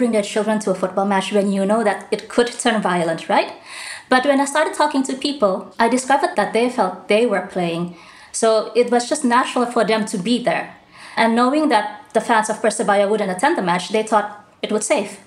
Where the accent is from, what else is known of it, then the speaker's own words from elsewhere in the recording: Jakarta, Indonesia; I'm based in Jakarta, and if I go out of town and I tell people I'm from Jakarta, nobody will ever mention the football club of Jakarta.